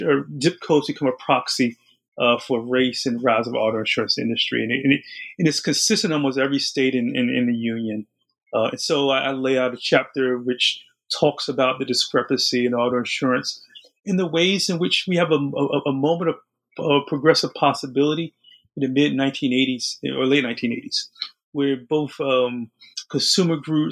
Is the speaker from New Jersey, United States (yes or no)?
yes; New Jersey, United States; I'm from New Jersey. My family is from New Jersey.